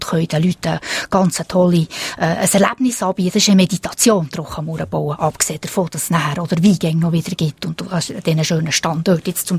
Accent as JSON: {"language": "German", "region": "Valais", "country": "Switzerland", "said": "Wir kommen aus einer Gegend, die voll ist von diesen wunderschönen Mauern."}